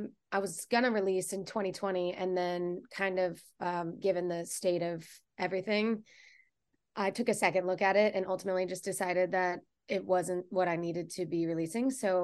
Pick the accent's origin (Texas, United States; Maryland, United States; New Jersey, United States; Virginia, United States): Texas, United States; And so I absolutely think growing up in Texas and listening to that music from a young age has definitely impacted how I make my kind of country soul music.